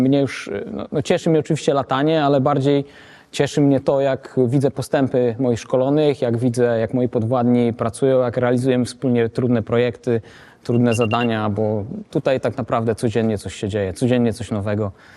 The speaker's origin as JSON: {"language": "Polish", "region": "Lublin Voivodeship", "country": "Poland", "tie": "born or raised there", "said": "Ja pochodzę z miejscowości na Lubelszczyźnie, niedaleko Dęblina, w której zawsze latały samoloty."}